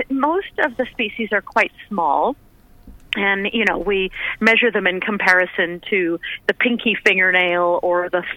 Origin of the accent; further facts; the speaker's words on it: Valley of Enchantment, California, United States; now in Hobart, Australia; I was born in Palm Springs in the desert. I was raised in a little town in the mountains called Valley of Enchantment.